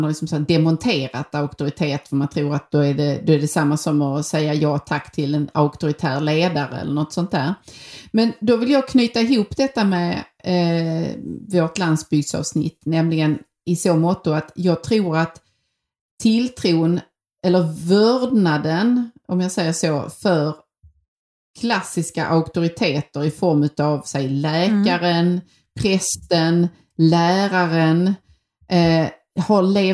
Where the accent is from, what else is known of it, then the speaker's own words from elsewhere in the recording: Skåne, Sweden; Eftersom du och jag kommer från Skåne båda två, så är vi ju då naturligt fixerade vid den södra delen av Sverige.